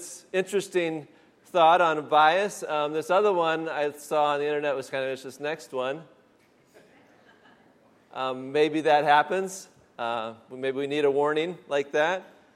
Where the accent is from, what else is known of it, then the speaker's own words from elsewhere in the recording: Michigan, United States; considerable bias for Ohio State and against my home state of Michigan.